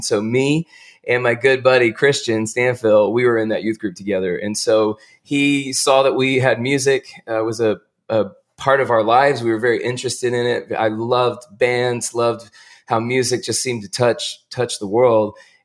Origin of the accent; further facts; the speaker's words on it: Marietta, Georgia, United States; I grew up here in Marietta, Georgia, and it's where I live now, and which is just a suburb of Atlanta